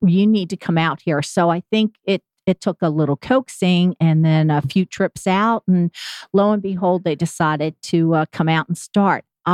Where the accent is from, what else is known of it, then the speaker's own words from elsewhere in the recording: New Jersey, United States; also born or lived in Chicago; now in Atlanta, United States; No, I'm not a Southerner. Typically, moved here from the north, from New Jersey area.